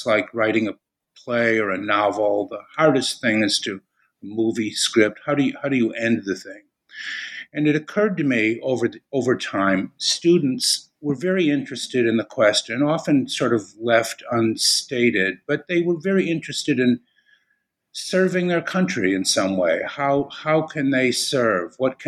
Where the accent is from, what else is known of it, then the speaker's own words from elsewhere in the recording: Chicago, Illinois, United States; If you want some background, I'm originally from Chicago.